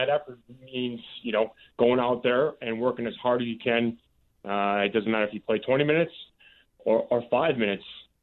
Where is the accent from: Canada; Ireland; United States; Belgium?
Canada; Well, you know, being a Canadian growing up on the farm, I've tossed a few axes in my day.